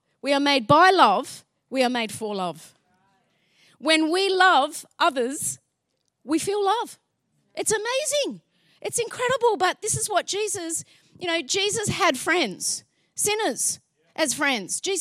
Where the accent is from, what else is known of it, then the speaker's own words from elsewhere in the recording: New South Wales, Australia; I've got my favourite place to go to for coffee back home. I'm from the Northern Beaches.